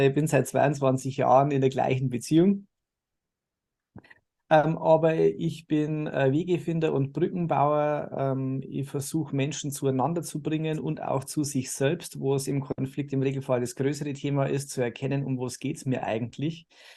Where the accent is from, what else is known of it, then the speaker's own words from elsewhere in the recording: Bavaria, Germany; accent: Bavarian; Ich versuche mein Bayerisch, soweit es geht, irgendwie im Griff zu